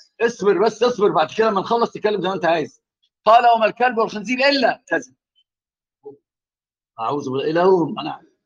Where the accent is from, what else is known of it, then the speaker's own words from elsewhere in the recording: Tunisia; انت ما تتعلم مني على الغساله عندنا في تونس